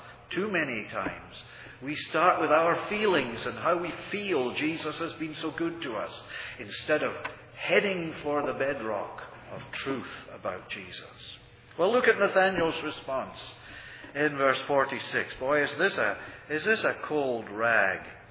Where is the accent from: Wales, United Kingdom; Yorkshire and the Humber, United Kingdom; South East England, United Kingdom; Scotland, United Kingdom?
Scotland, United Kingdom; Edinburgh; And I come from Edinburgh.